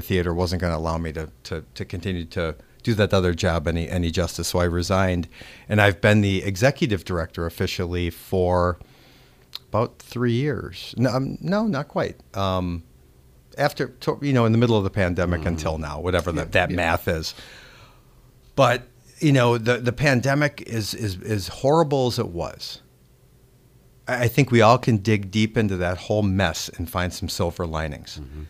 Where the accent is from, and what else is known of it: Appleton, Wisconsin, United States